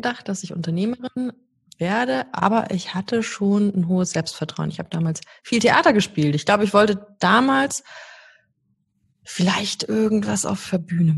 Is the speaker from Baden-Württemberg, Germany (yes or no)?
no; Munich, Bavaria, Germany; Ich bin in München aufgewachsen und habe München nie verlassen. Habe dann Abi hier gemacht